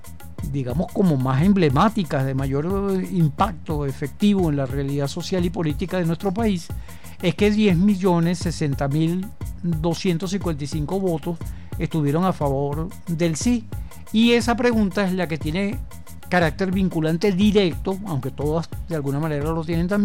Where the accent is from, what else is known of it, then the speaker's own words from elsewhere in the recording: Venezuela; como comprometidos venezolanos en el porvenir de nuestra patria